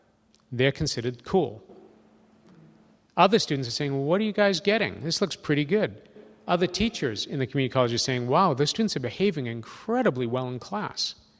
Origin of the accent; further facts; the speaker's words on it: Cambridge, Massachusetts, United States; about the same thing that my hometown, Cambridge, Mass., invests in 1 year of high school